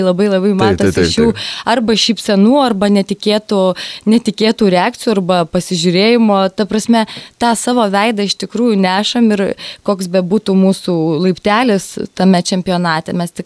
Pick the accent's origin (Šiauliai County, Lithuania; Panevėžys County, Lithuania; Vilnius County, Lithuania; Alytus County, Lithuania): Alytus County, Lithuania; Alytus; mes visada didžiuojamės pasakyti, kad mes esame iš Alytaus.